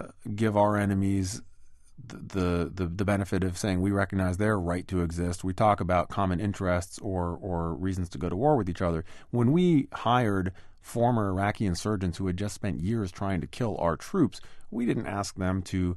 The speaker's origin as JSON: {"language": "English", "country": "United States", "said": "And frankly, I mean, as an American, it makes me morally uncomfortable"}